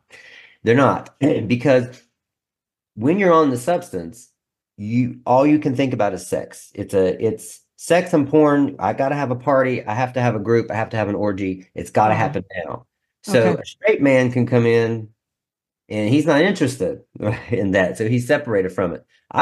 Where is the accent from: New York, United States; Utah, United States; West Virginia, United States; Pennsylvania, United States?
West Virginia, United States; So I grew up in West Virginia, very backwoods.